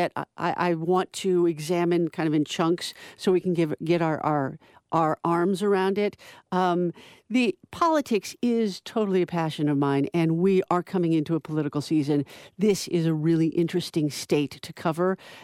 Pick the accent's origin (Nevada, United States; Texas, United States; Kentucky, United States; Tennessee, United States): Nevada, United States; Las Vegas; also born or lived in Chicago; I'm coming here from Las Vegas. I grew up in Las Vegas, so I was in Chicago for 23 years, went back to Vegas about 4.5 years ago with my then 11-year-old daughters